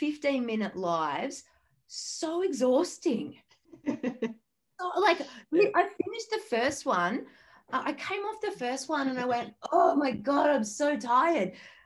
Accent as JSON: {"language": "English", "country": "Australia", "said": "I feel like as an Australian"}